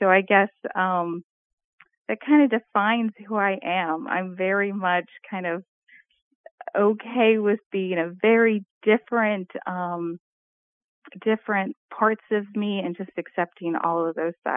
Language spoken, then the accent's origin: English; San Diego, California, United States; I grew up in San Diego, so close to the Mexican border that you could literally see Mexico from where I lived.